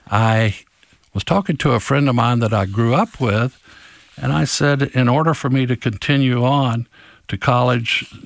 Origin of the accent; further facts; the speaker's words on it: Florida, United States; I grew up in the last house before Everglades National Park, and I grew up in Paradise. My dad was a tomato farmer and farmed tomatoes down that way.